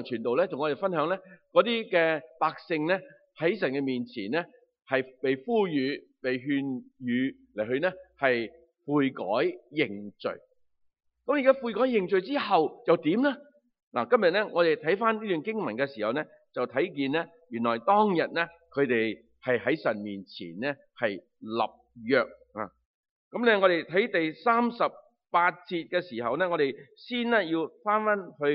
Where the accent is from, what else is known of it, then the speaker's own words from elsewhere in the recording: China; 作为一个中国人唔係话指责人哋，自己中国人